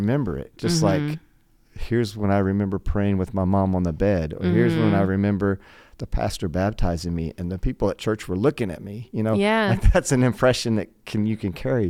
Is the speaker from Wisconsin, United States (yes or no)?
no; Dallas, Texas, United States; also born or lived in South Padre Island, Texas; We moved my 8th grade year from Dallas down to South Padre Island, Texas. They were trying to reset.